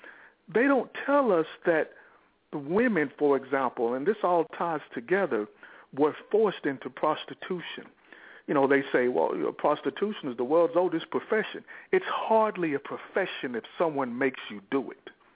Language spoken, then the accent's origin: English; Houston, Texas, United States; I'm from Houston.